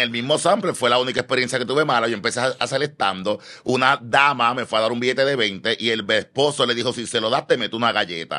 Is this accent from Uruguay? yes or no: no; Puerto Rico; yo me crié en La Perla